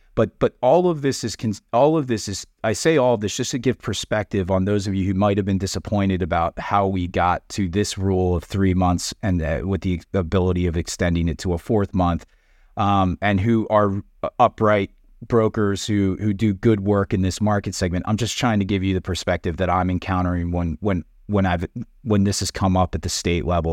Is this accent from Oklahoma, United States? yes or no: no; Pennsylvania, United States; what the opposition was that I encountered in my home state of Pennsylvania